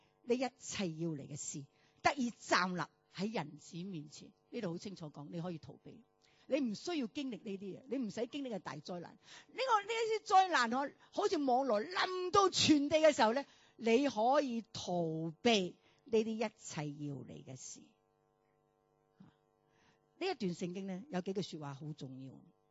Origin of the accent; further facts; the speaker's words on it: United States; 亦都有部分我哋美國人人紙一路人人紙摁到嘅地步啦